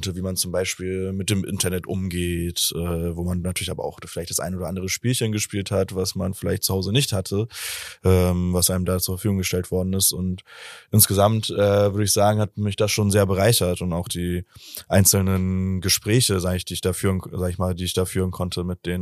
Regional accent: Norderstedt, Schleswig-Holstein, Germany; also born or lived in Hamburg; Ich komme ja aus, ich bin in Hamburg geboren, später in Norderstedt aufgewachsen und in Norderstedt kann ich mich erinnern, dass ich einen Großteil meiner Jugend bis auch in die teilweise heranwachsenden Jahre dort verbracht habe.

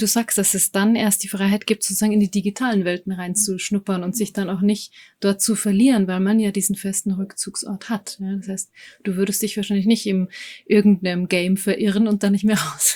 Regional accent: Germany

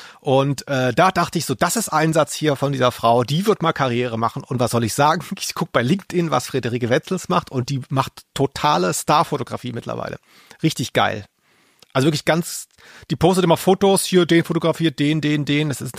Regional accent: Cologne, North Rhine-Westphalia, Germany; accent: Kölsch; Ja, in meinem kölschen Dialekt.

